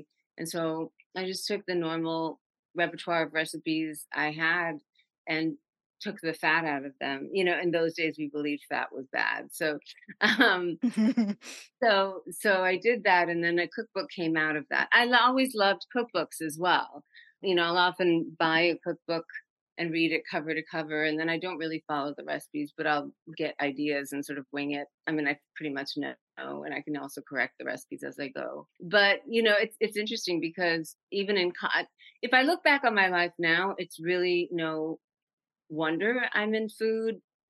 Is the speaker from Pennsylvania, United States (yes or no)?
no; New York, United States; You know, I grew up in New York as a latchkey kid, you know, in the 70s and 80s.